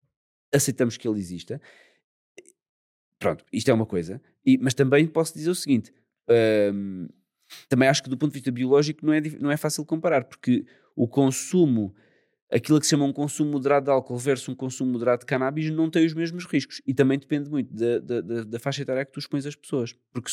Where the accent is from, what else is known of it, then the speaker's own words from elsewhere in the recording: Lisbon, Portugal; mas eu sou de Lisboa